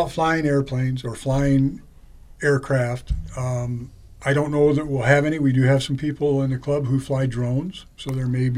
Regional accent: Adrian, Michigan, United States; also born or lived in Wichita; And I'm originally from Adrian, but we had moved out there.

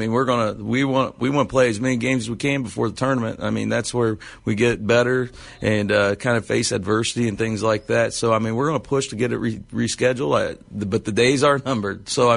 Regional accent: Martinsville, United States; I'm from Martinsville. It's kind of special for me to have the opportunity to come play against my alma mater.

